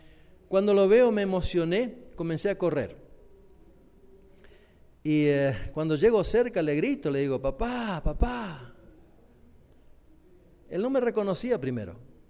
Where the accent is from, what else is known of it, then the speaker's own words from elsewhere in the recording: Argentina; Yo crecí en Argentina, una familia disfuncional.